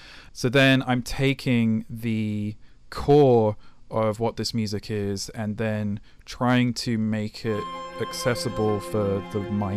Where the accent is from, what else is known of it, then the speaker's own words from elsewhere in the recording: United Kingdom; I'm British